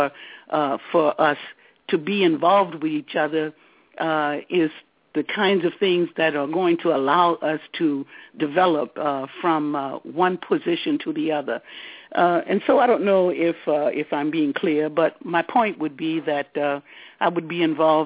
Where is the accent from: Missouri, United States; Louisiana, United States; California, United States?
Louisiana, United States; New Orleans; trying to help people similar to the person that I was growing up in the Seventh Ward of New Orleans, with committed parents and numerous people who were concerned about my development.